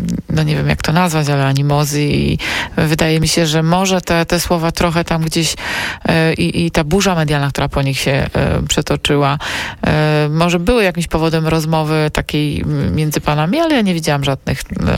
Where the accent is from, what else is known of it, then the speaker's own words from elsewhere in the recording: Kraków, Lesser Poland, Poland; Ja jestem z Krakowa